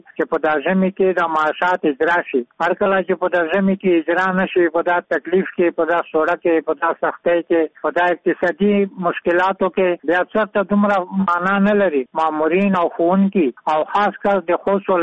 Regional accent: Khost, Afghanistan; زه د خوست نه یو ښوونکی

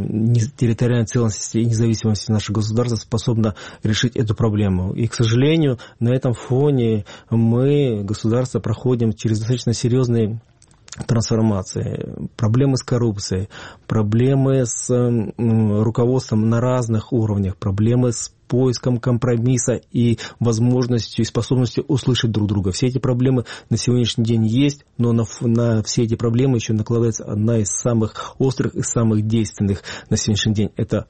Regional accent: Simferopol, Crimea, Ukraine; когда украинским станет Крым, Симферополь, мой родной город.

